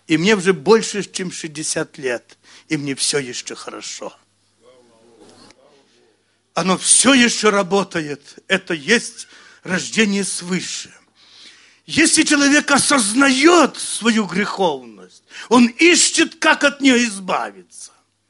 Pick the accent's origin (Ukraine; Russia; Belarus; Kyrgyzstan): Belarus; Brest Region; я вырос в деревушке на Брещине небольшой, там много было верующих.